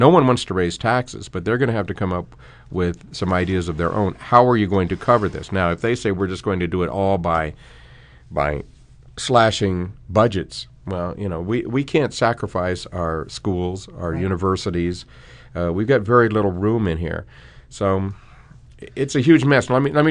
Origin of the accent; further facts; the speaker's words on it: Mesa, Arizona, United States; he's coming to Mesa, my hometown.